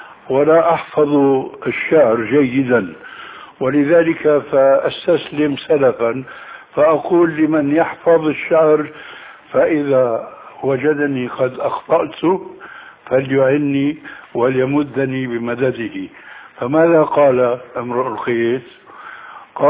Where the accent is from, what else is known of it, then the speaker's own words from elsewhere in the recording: Damascus, Damascus Governorate, Syria; كما يقولون عندنا في دمشق بدها الزكتاف